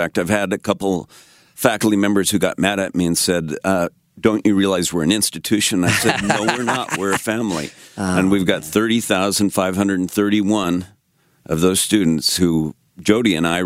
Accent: Montana, United States; moved away; also born or lived in Texas; Well, I come from Texas. I spent 34 years there. I'm from Montana originally, but I went to Texas

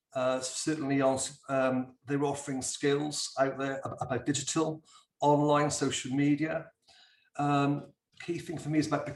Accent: Abergavenny, Wales, United Kingdom; And finally, in my hometown, Abergavenny, the indoor market here, the indoor market

